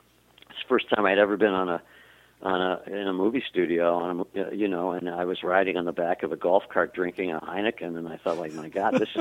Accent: Milwaukee, Wisconsin, United States; also born or lived in Chicago; I grew up in Milwaukee, Wisconsin, and, you know, I think my lofty ambition then was to host a game show

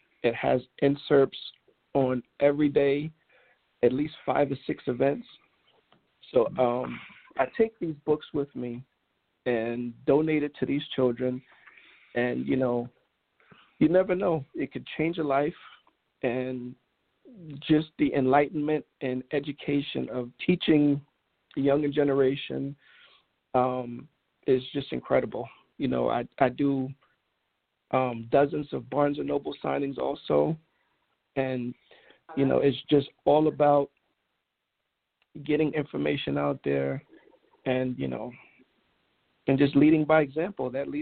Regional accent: New York, United States; Growing up in New York, I came up with the Knicks, and just been a great NBA fan.

